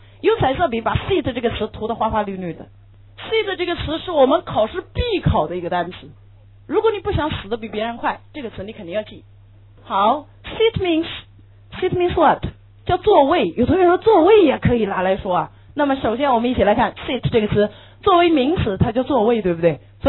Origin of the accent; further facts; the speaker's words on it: Beijing, China; 这就是我们北京人所说的侃，